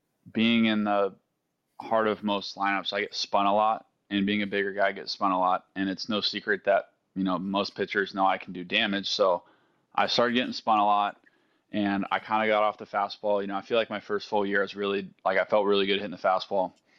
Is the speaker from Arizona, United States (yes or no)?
yes; Arizona, United States; I grew up playing baseball in Arizona, so this is kind of an environment I'm used to a little bit.